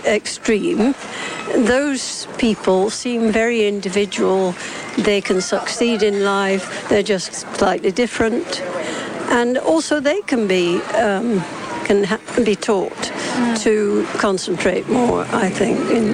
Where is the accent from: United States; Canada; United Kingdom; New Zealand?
United Kingdom; Because I'm British...